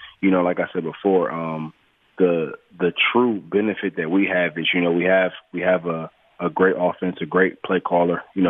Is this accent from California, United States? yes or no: no; Detroit, Michigan, United States; By him being in Detroit, you know, me growing up in Detroit